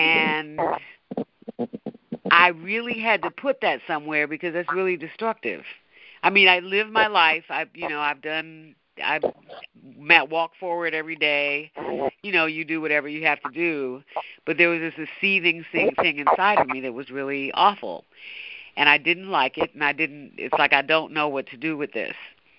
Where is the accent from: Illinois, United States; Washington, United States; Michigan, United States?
Illinois, United States; Chicago; now in upstate New York, United States; He lives in Oregon, and I grew up in Chicago, and I presently live in upstate New York.